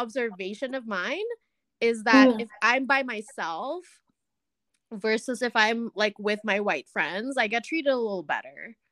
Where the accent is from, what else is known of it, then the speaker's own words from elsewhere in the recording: Philippines; that has nothing to do with, like, my identity as a Filipino.